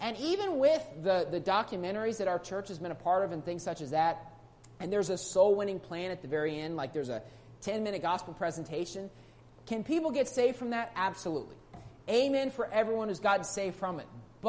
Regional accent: Bridgeport, United States; I was looking at my hometown of Bridgeport.

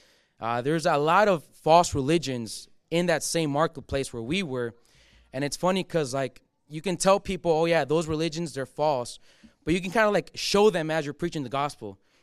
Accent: Mexico; now in Chicago, United States; I came all the way from Chicago, and I was really happy that he presented this opportunity for me. I'm Mexican, and I have a big burden for Mexico

